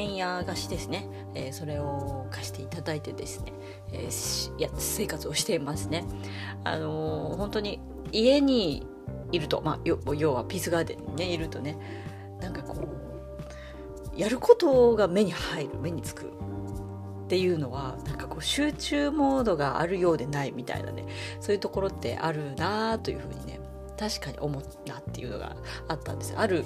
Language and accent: Japanese; Asahikawa, Hokkaido, Japan; now in Nanae, Japan; 旭川は、出身なんですけども、一応北海道の真ん中で、